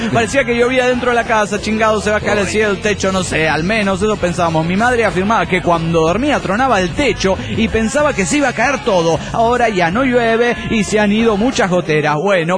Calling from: Monterrey, Nuevo León, Mexico; de Monterrey, Nuevo León, México.

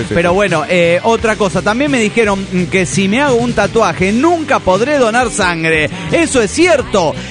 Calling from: Santa Rosa, La Pampa, Argentina; soy el 22 de Santa Rosa, La Pampa, Argentina.

